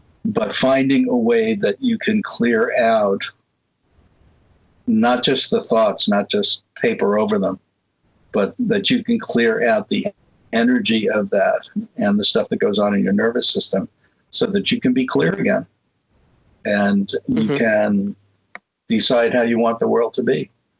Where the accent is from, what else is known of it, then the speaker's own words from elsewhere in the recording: Brooklyn, New York, United States; You know, unfortunately, I'm from Brooklyn, so I understand that.